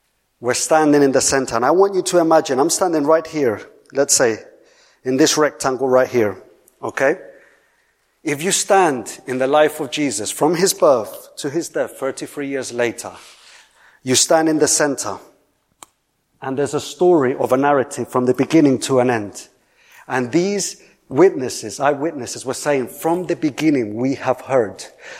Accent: Colombia; 3 years ago, I went for the first time back to my home country, Colombia.

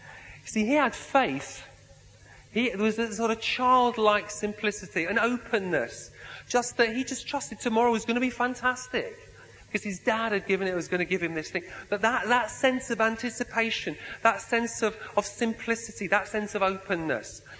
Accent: Yorkshire and the Humber, United Kingdom; I'm a Yorkshireman, you see, so a bit of commonality there.

